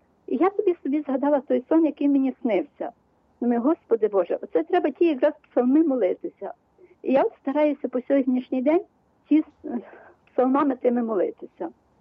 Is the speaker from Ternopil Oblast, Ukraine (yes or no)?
no; Lviv, Lviv Oblast, Ukraine; я зі Львова.